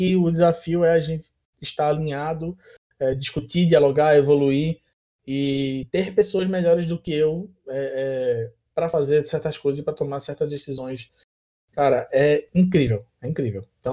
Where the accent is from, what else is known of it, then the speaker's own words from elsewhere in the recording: Recife, Pernambuco, Brazil; now in Rio de Janeiro, Brazil; Eu sou de Recife, moro no Rio. Cara, no Rio, você ouve o nosso sotaque em todos os corredores, assim.